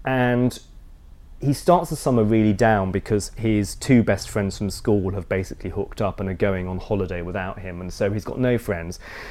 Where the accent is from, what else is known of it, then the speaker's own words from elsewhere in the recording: East Midlands, United Kingdom; And that was my experience growing up in Lincolnshire, in a small town.